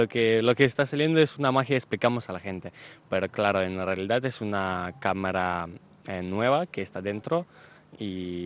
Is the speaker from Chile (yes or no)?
no; Ukraine; yo explico que soy de Ucrania, que es un proyecto ucraniano